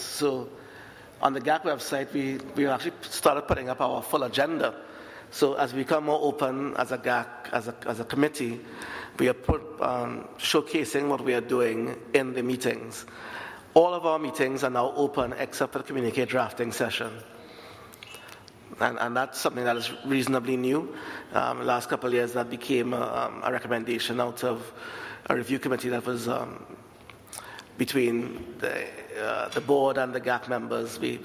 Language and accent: English; Trinidad & Tobago; I'm from Trinidad Tobago. That's in the Caribbean region.